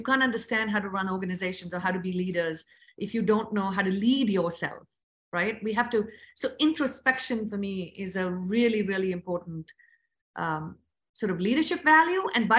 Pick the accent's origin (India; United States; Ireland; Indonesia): India; I didn't grow up in the US. I grew up in India in a very conservative family where girls just got married and boys went into the family business.